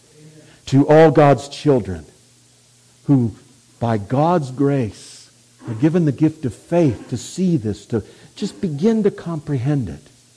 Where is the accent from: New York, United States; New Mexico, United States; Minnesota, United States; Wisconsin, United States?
Minnesota, United States; not because we're from Minnesota and we're all nice